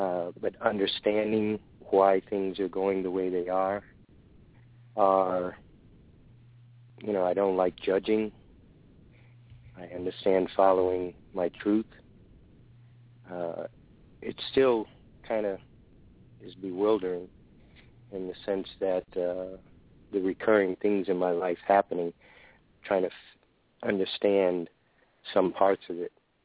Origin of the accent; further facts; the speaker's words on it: Boston, Massachusetts, United States; born there; I'm 56. I was born in Boston.